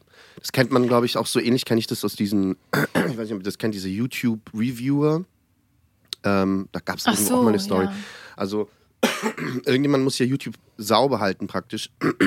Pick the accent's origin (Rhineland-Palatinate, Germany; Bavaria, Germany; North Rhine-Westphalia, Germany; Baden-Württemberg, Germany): Baden-Württemberg, Germany; Genau, die, weil aus Heidenheim, Steinheim und ich komme ja eigentlich aus der Gegend.